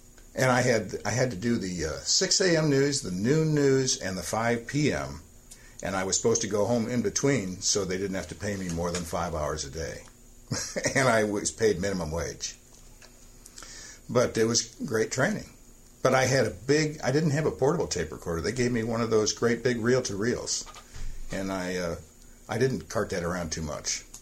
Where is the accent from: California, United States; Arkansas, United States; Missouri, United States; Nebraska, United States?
Missouri, United States; St. Louis; I grew up in the St. Louis area, and I'm from that generation that grew up on TV.